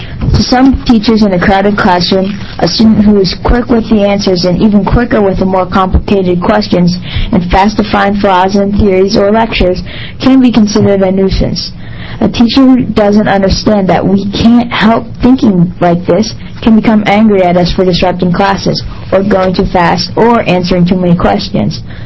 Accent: Gobich, Oregon, United States; from Gobich, Oregon, and I'm representing myself and my friends Jerry Boyce and Mocha Gaisley.

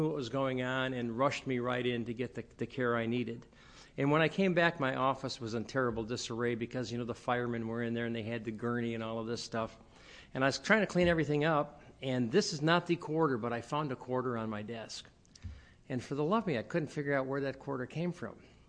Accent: Midwest, United States; born there; I was born in the Midwest.

